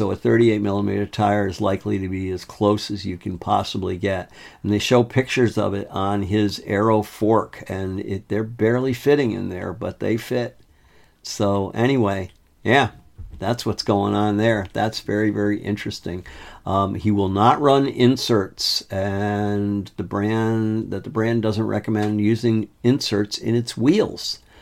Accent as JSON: {"language": "English", "town": "Ledyard", "region": "Connecticut", "country": "United States", "tie": "born or raised there", "said": "I grew up in southeastern Connecticut. I grew up in Ledyard, Connecticut."}